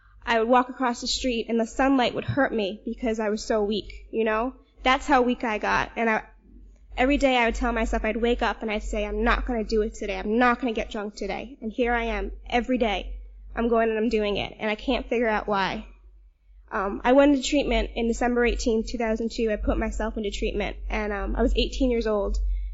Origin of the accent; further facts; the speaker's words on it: New York City, New York, United States; I grew up here on the Upper East Side, and grew up in a privileged home, went to private school my whole life